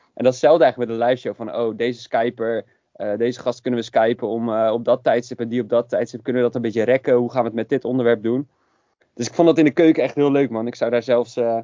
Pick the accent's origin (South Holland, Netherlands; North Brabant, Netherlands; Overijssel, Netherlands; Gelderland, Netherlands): South Holland, Netherlands; Waddinxveen; Dat was bij de Drie Meiden in Waddinxveen, waar ik opgegroeid ben.